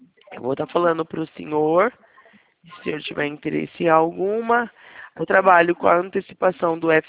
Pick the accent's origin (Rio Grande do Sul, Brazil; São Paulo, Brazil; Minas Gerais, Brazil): São Paulo, Brazil; Porto Ferreira; Eu sou de Porto Ferreira, São Paulo.